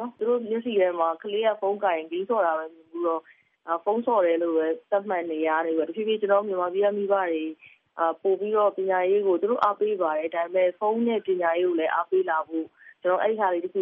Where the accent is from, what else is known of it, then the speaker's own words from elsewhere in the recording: Yangon, Yangon Region, Myanmar; ကျွန်တော်ဆိုရန်ကုန်မှာပဲမွေးရန်ကုန်မှာပဲကြီး